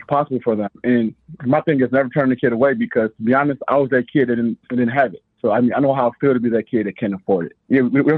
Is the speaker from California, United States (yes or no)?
no; Benton Harbor, Michigan, United States; I was that kid from Benton Harbor who honestly didn't have it financially.